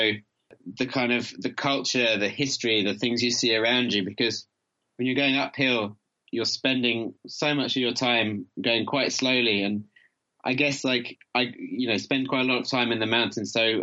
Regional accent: London, United Kingdom; I grew up in London, in the center of town

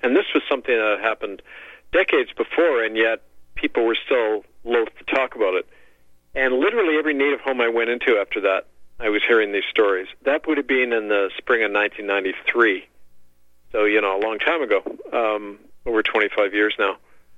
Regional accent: Canada; But in Canada, we got that old British tradition

